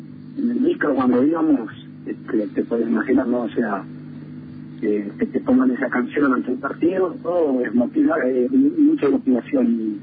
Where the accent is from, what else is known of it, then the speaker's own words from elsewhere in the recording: Durazno, Uruguay; born there; Yo nací en Durazno, sí. En 1956.